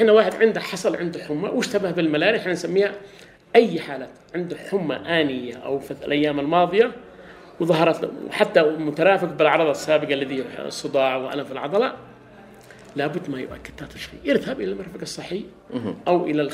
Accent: Yemen; عندنا في اليمن

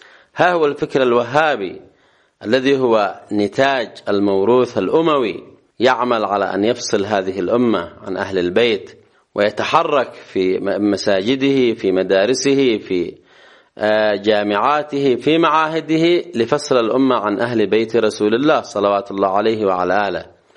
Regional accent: Yemen; حتى أننا نلحظ أنه في بلدنا اليمن هذا الشعب العظيم

